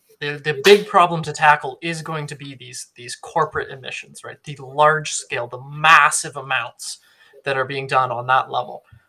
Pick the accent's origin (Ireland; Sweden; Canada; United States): Canada; they figure out I'm Canadian